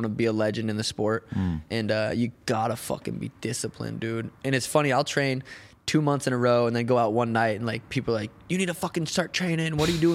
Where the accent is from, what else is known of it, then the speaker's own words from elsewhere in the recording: Helena, Montana, United States; I'm from Helena, Montana. It's fucking tiny.